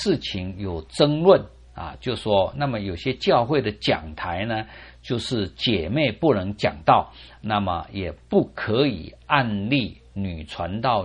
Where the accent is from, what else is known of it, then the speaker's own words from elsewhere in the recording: China; 可是我们中国人就没有这个习惯